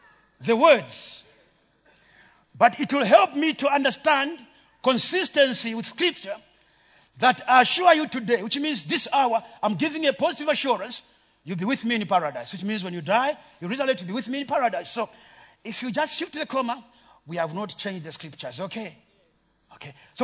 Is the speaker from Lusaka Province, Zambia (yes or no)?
no; Eastern Province, Zambia; English is a second language; I am Nsenga from Eastern Province.